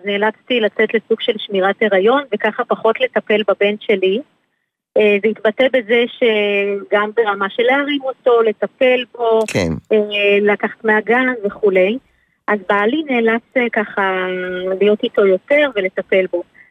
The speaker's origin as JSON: {"language": "Hebrew", "town": "Rishon LeZion", "region": "Central District", "country": "Israel", "said": "אני מראשון לציון, כן. בת 35"}